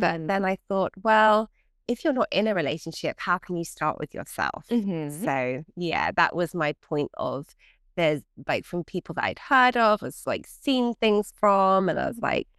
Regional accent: London, United Kingdom; I grew up in London

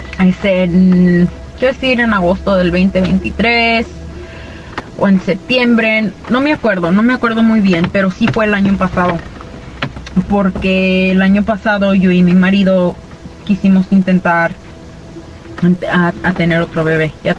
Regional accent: Aguascalientes, Mexico; now in Cibolo, United States; Soy de Aguascalientes y radico aquí en Cibolo, Texas.

